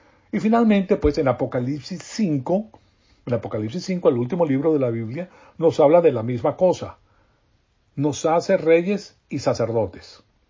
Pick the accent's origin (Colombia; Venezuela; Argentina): Venezuela; A mí me fascina Venezuela, me crié en Venezuela, amo a Venezuela, pero, caramba, me doy cuenta, yo estudié en La Salle, en Venezuela